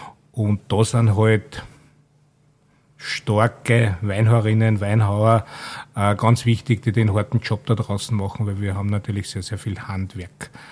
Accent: Lower Austria, Austria; Und ich bin ein gebürtiger Wachauer.

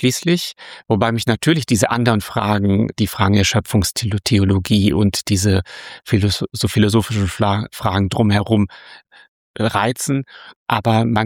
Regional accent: Hesse, Germany; Ich bin in Hessen aufgewachsen

